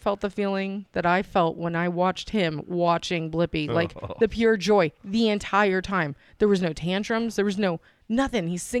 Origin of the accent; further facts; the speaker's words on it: Port St. John, Florida, United States; I grew up in Port St. John, so I would say the ballpark.